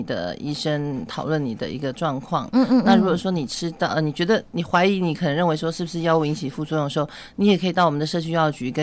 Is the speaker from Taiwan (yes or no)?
yes; Taiwan; 我们台湾人其实也是不是说很愿意浪费这些资源